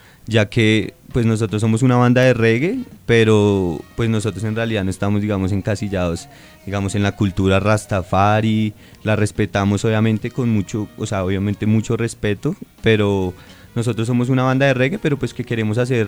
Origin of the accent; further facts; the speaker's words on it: Bogotá, Colombia; es algo que también nos representa a nosotros como bogotanos